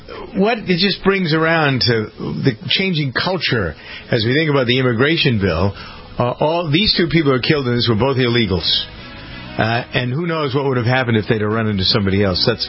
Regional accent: Framingham, Massachusetts, United States; I'm reading through the local news, the Framingham news, just to see what's going on in my hometown.

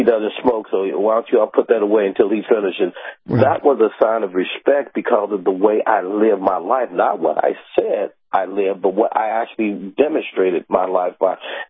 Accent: St. Louis, Missouri, United States; I grew up in St. Louis, not far from you guys up there in Minnesota

